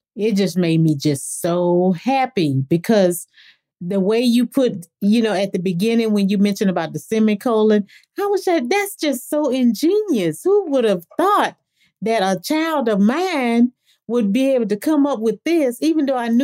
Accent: the South, United States; growing up in the South

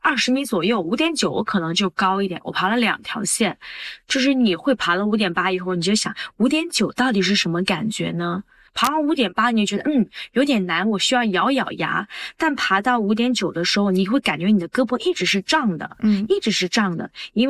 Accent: Hunan, China; 然后一聊啊，他也是湖南的，我也是湖南的，就认识上了。

